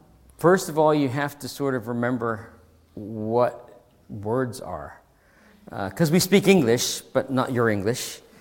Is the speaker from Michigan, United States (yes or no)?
no; Massachusetts, United States; Growing up in Massachusetts, just outside of Boston, I always thought that I'd get to go home and start a church somewhere in the Boston area.